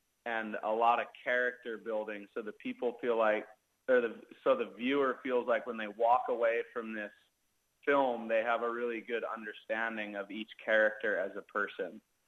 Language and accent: English; Hawaii, United States; I'm a professional surfer, and I grew up on the North Shore of Maui.